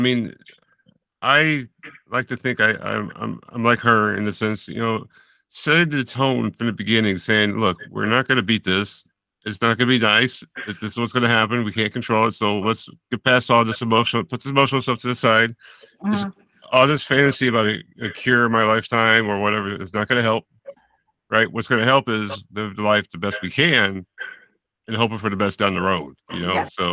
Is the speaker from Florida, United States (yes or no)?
yes; Florida, United States; I'm from Florida, I know, trust me.